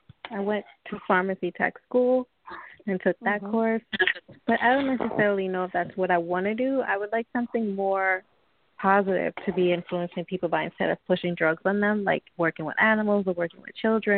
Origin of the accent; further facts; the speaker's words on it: New York, United States; I'm not that familiar with it because I'm from New York.